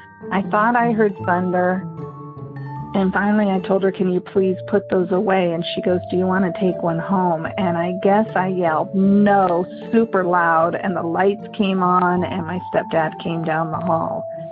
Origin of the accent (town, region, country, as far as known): California, United States